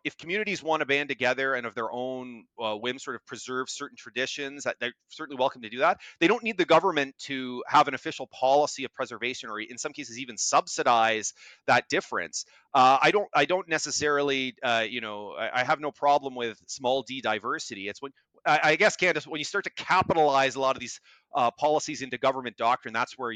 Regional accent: Kitchener, Ontario, Canada; my dad's side of the family is German Canadian. I'm from Kitchener, Ontario. It says old German Canadian community.

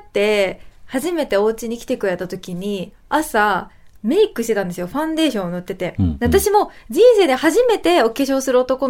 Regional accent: Osaka, Japan; moved away as an adult; now in Tokyo, Japan; 本当、私大阪出身なんですけど、もう大阪では見たことのない

